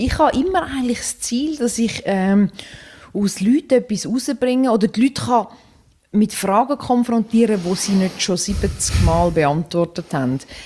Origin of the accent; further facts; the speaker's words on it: Switzerland; Dann heisst es auch bei uns in der Schweiz so, nein, kannst du nicht einen anderen nehmen, weißt du, der ist schon gewesen.